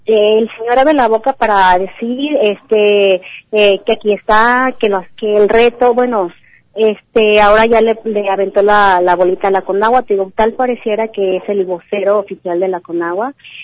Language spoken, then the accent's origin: Spanish; Temaca, Jalisco, Mexico; Somos 300, 400 los que hay en Temaca, somos jaliscienses, somos parte de este estado.